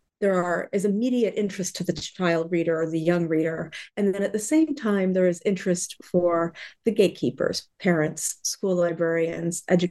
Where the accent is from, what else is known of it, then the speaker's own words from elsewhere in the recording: Florida, United States; also born or lived in East Coast; I grew up mostly in Florida, in the US. I have lived widely, various places, mostly along the East Coast.